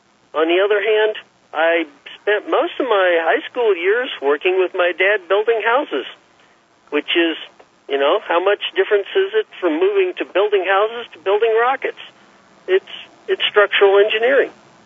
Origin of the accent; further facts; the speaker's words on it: Enid, Oklahoma, United States; Oh, well, first of all, I grew up in Enid.